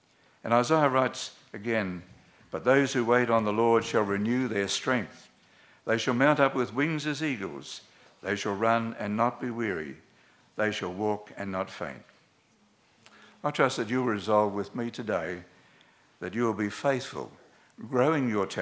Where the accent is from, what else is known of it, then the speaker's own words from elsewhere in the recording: Rockhampton, Queensland, Australia; born there; this story rings a bell with me because I was born in Rockhampton.